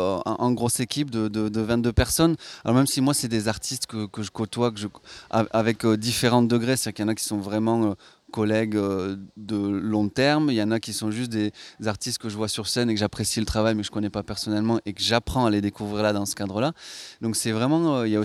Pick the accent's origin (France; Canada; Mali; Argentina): France; Toulouse, Occitanie; Non, la Fabrique Toulousaine, on vient de Toulouse.